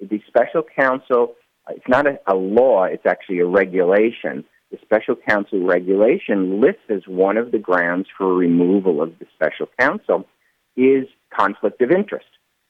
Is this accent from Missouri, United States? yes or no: no; Rhode Island, United States; Rhode Island is my home state.